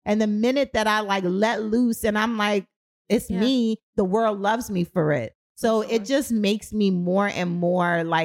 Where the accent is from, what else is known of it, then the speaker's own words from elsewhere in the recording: Kingston, Jamaica; born there; You know, I was born in Kingston, Jamaica.